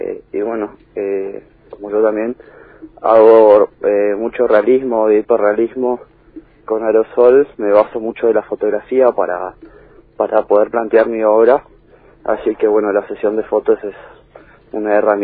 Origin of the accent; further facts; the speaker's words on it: Puerto Iguazú, Misiones, Argentina; Soy de Puerto Iguazú, sí.